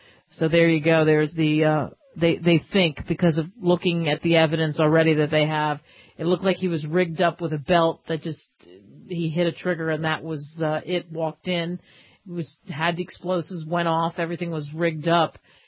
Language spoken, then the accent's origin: English; New Jersey, United States; You know, I grew up in Jersey. Am I living there right now? When was the last time I lived there?